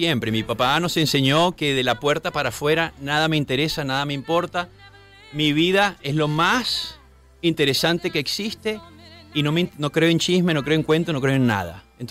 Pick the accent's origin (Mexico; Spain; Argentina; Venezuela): Venezuela; ya como venezolano crecimos en este país de bullying, en este chalequeo constante